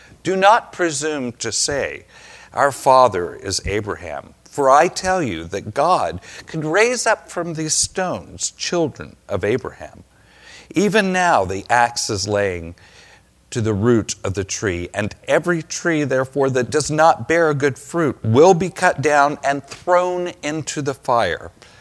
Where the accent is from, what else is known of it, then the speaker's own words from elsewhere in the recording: Kansas, United States; now in Oklahoma, United States; because I came from Kansas and I thought to that point that Sam Brownback was the dumbest governor in the nation.